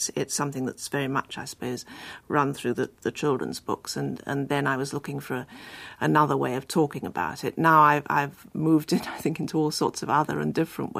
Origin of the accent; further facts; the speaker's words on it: Egypt; somebody growing up in Egypt. And it wasn't until I went back there with my husband and some friends for the first time since I was a child